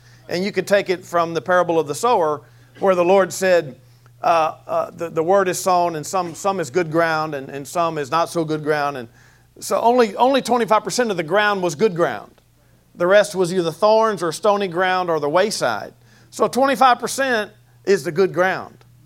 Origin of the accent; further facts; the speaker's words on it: Houston, Texas, United States; Where are you from? I'm from Houston.